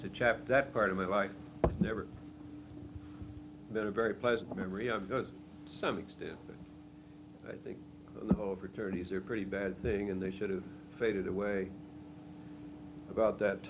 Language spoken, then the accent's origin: English; Taylorville, Illinois, United States; Well, I grew up in central Illinois. I was born in Taylorville, a very small town.